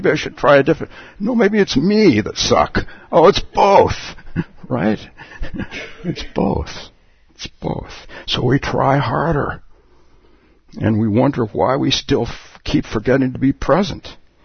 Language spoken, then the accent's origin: English; Palo Alto, California, United States; So, I've told the story many times about starting a meditation group in my hometown of Palo Alto, and my teacher came down, and I was just a student.